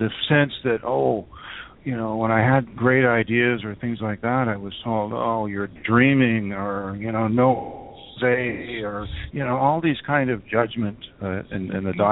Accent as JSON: {"language": "English", "country": "Canada", "said": "I'm from Canada, so we have beaver as our major people."}